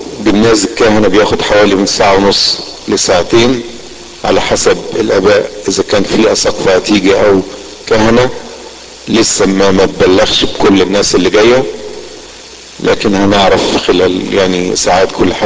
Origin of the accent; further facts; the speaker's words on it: Alexandria, Alexandria Governorate, Egypt; عندنا في اسكندرية